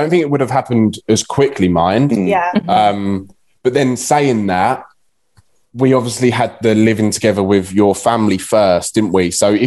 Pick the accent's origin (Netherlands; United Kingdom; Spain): United Kingdom; England; Paige is Scottish and I'm English, eh?